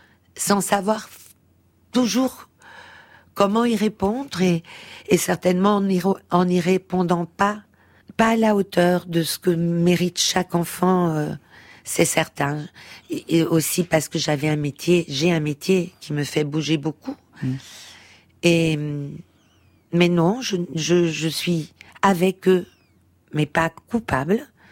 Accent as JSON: {"language": "French", "country": "Portugal", "tie": "born or raised there", "said": "À mon enfance, au Portugal, à ma mère."}